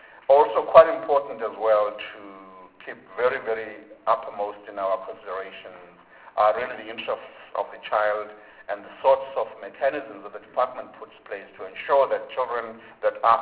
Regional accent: South Africa; if you look at our history as a South African society

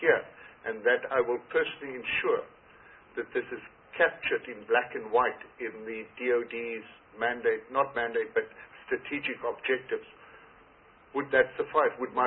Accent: South Africa; will go about in the future to improve the situation in our country so that more people become aware of hydrography as a discipline, as a science, and as a responsibility which we have in South Africa.

